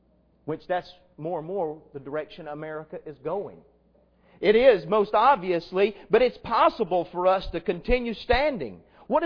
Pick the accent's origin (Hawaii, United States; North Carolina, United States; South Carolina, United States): South Carolina, United States; Greenwood; My hometown is Greenwood, South Carolina, about 2 hours, hour and 45 minutes east of here. Take Highway 72, take you straight almost to my doorstep. That's where I grew up.